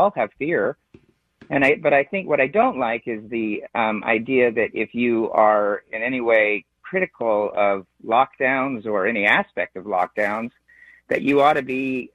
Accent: Seattle, Washington, United States; I grew up in West Seattle, went to school at Roosevelt High School.

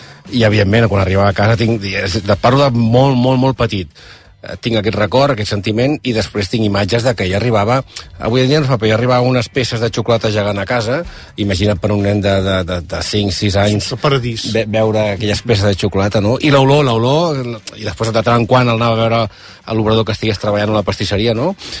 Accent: Calafell, Catalonia, Spain; Jo soc de Calafell, platja.

